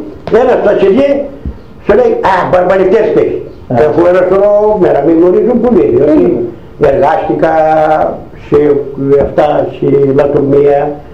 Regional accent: Epirus, Greece; Εμείς είμαστε από την Τράτσα, δηλαδή Ήπειρος, αλλά Έλληνες.

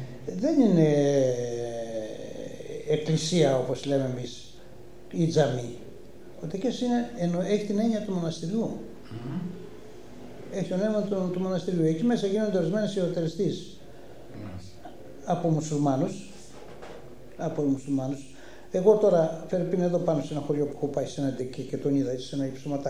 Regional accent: Sikorachi, Eastern Macedonia and Thrace, Greece; Διότι εγώ θυμάμαι από το χωριό μου, εμείς χορεύαμε πολλούς ποντιακούς χορούς.

